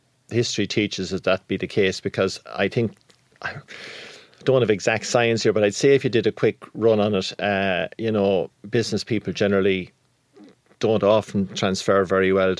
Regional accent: Connacht, Ireland; I'm from Leitrim

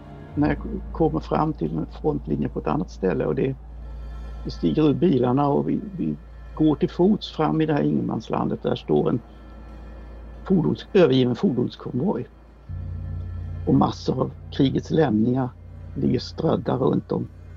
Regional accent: Sweden; FN-emblemet skyddar oss. Och vi är svenskar, vi klarar allt.

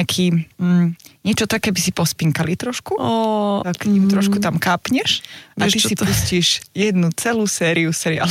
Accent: Prešov, Prešov Region, Slovakia; sme obidve z Prešova, už každého, koho tu mám z Prešova, musím povedať, že je z Prešova.

